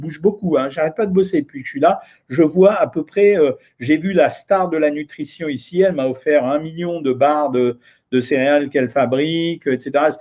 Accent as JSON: {"language": "French", "town": "Paris", "region": "Île-de-France", "country": "France", "said": "Pourtant, je viens de Paris où la variété des restaurants, elle est extrêmement importante"}